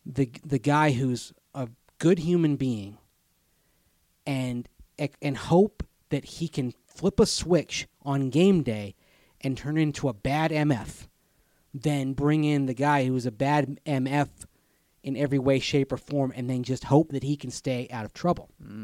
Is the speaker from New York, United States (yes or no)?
no; Tampa, Florida, United States; I grew up with this in Tampa.